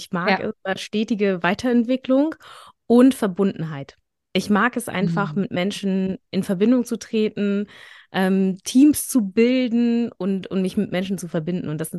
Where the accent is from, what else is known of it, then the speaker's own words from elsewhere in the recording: Schleswig-Holstein, Germany; ich wohne im wunderschönen Norden Hamburgs, gehört noch zu Schleswig-Holstein. Da bin ich auch aufgewachsen in Schleswig-Holstein.